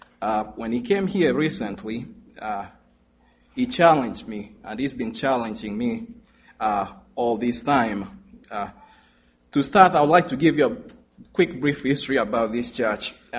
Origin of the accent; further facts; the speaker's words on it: Kenya; I come from Kenya. My dad came here recently. I was brought up in a simple family. We've been Seventh-day Adventist church ever since I was born.